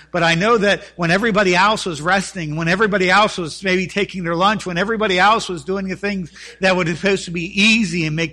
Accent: Elkton, Maryland, United States; When I grew up in Elkton, Maryland, Elkton is here.

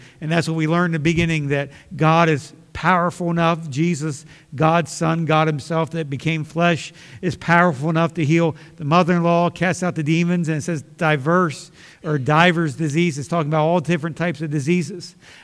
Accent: Elkton, Maryland, United States; Bible College in Elkton, Maryland. He said, I've never heard of it. Most people haven't. But it was in my hometown.

